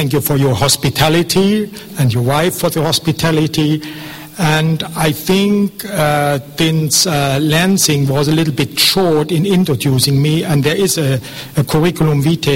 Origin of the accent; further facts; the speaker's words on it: Saarland, Germany; born there; English is a second language; I'm too old for this. I was born in the Saarland, which at the time was not part of Germany. It was cut off by the French.